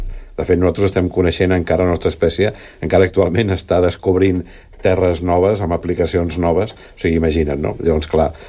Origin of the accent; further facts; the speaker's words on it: Catalonia, Spain; Soc fill del Penedès, la família estava vinculada al món del vi